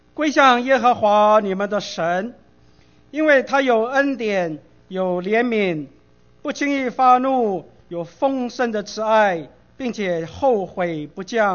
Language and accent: Chinese; Guangdong, China; 谁叫我们是广东人呢，我们老广很懂得吃的，对不对？